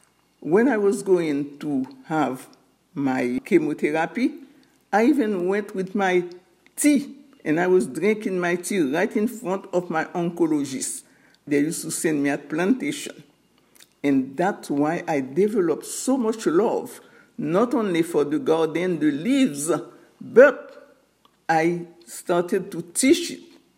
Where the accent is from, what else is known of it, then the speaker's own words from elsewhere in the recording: Haiti; I learned those folk medicine when I was growing up in Haiti.